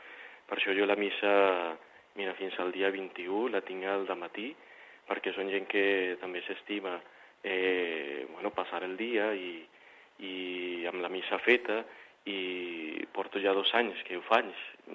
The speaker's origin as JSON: {"language": "Catalan", "country": "Colombia", "second_language": "Catalan", "lives_now": "Spain", "said": "Jo, Colòmbia."}